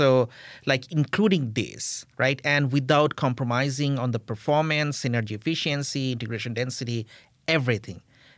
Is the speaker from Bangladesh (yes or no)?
yes; Bangladesh; English is a second language; moved away as an adult; now in United States; So what happened is I was born in Bangladesh. I did my bachelor's there. And then I came to USC, Los Angeles, for my master's back in 2001.